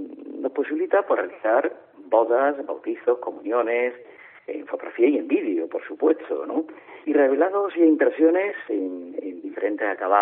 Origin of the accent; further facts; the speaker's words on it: Motril, Andalusia, Spain; En ocasiones he tenido el pellizco de no ser profeta de mi tierra, ¿no?, y que en ocasiones más de fuera que de dentro. Pero bueno, para mí es una satisfacción, porque si en algún momento puedo dejar en cualquier punto el nombre de Motril, a mí me llena de orgullo.